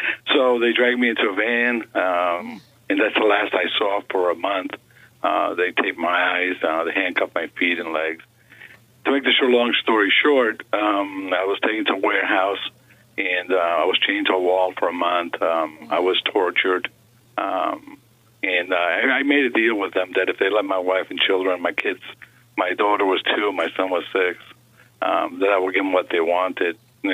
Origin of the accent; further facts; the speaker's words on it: New York City, New York, United States; also born or lived in Buenos Aires, Argentina; I was born in Buenos Aires, Argentina, but I came here to the United States when I was seven. When I grew up in New York City